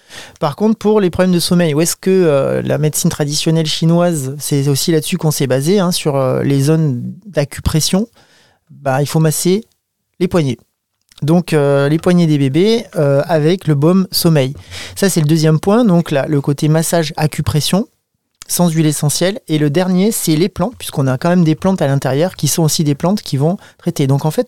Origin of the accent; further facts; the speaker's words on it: France; Chez nous, en France